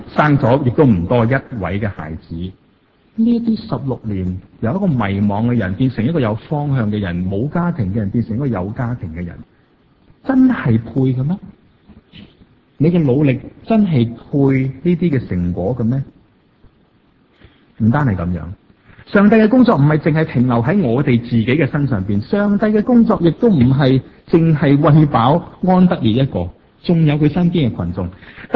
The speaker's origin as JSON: {"language": "Cantonese", "country": "Hong Kong", "said": "我哋香港人"}